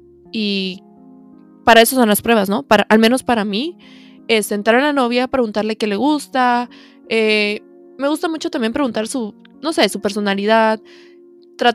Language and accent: Spanish; Guatemala; Yo soy de Guatemala, para las personas que me escuchan de otros países.